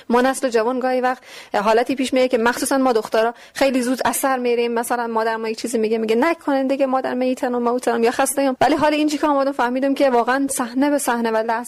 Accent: Herat, Afghanistan; now in Iran; من افغانم، از افغانستان اومدم، از هرات اومدم و افتخار می‌کنم به افغانی بودن

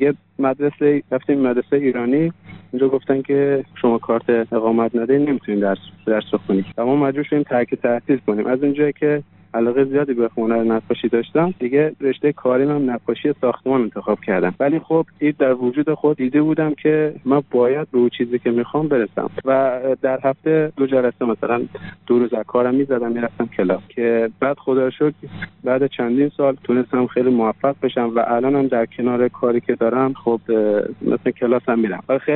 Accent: Afghanistan; من افغان هستم

